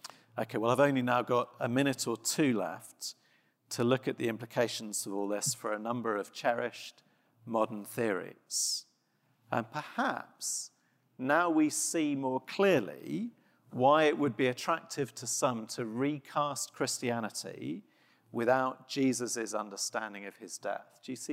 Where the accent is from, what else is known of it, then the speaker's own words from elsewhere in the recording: South West England, United Kingdom; I grew up in Glastonbury festival country, and I should say I was never involved